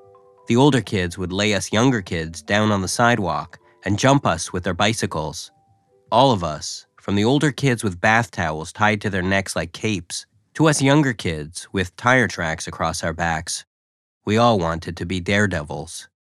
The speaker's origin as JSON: {"language": "English", "country": "Canada", "said": "Watching the movie as a Canadian"}